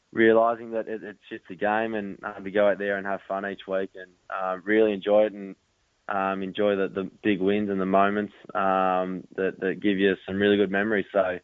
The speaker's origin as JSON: {"language": "English", "town": "Melbourne", "region": "Victoria", "country": "Australia", "tie": "born or raised there", "said": "I grew up in Melbourne"}